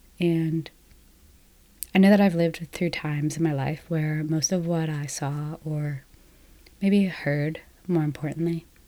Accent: Connecticut, United States; but I'm from Connecticut, and one thing about people from Connecticut is that we really enunciate our T's and our P's

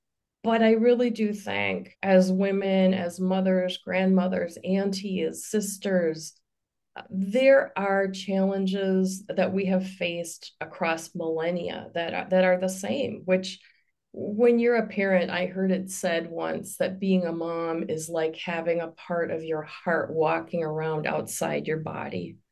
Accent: Twin Cities, Minnesota, United States; My dad got a job as a research chemist with 3M, and so we became a Midwestern family. I grew up in the Twin Cities, pretty unremarkable.

